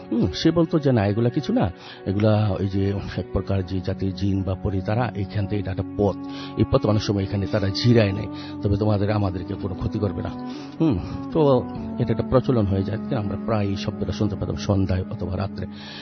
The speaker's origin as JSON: {"language": "Bangla", "town": "Narayanganj", "region": "Dhaka Division", "country": "Bangladesh", "said": "আমি নারায়ণগঞ্জ সারারপাড় থেকে এসেছি"}